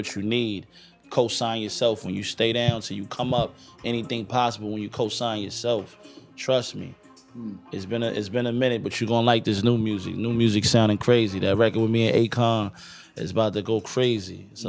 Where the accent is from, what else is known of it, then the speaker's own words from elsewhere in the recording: New York, United States; I'm from New York my whole life. Right, I mean, right. I'm down here now, but I grew up in New York my whole life, 20 years, yeah.